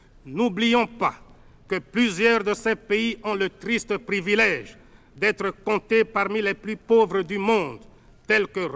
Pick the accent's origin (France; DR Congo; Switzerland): DR Congo; Chez nous, en Afrique, et principalement au Zaïre, quand on aide quelqu'un, on doit le faire discrètement.